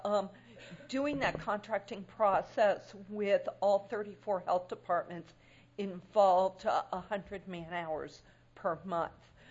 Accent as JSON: {"language": "English", "region": "Oregon", "country": "United States", "said": "I'm from Oregon."}